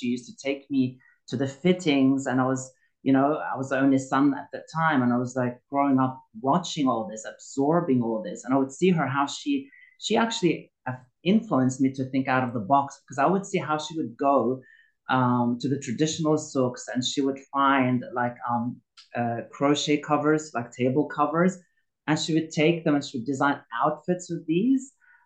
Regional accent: Australia; also born or lived in Lebanon; You know, I was born and raised in Australia, and throughout my childhood, I've always been immersed into my culture

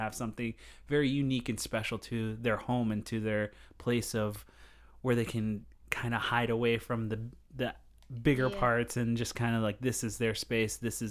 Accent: Allentown, Pennsylvania, United States; I think I've heard of that. I grew up in Allentown.

